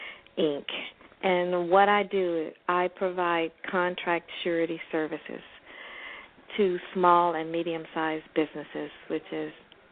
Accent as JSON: {"language": "English", "region": "Florida", "country": "United States", "tie": "born or raised there", "said": "I grew up here in South Florida. I went to the University of Miami."}